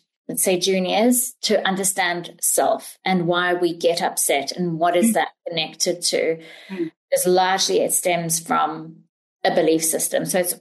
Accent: South Africa; Okay, so growing up in South Africa

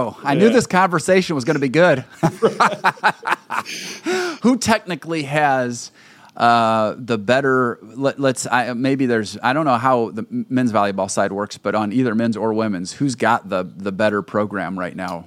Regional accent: Fort Wayne, Indiana, United States; is now living and leading in my hometown of Fort Wayne, Indiana.

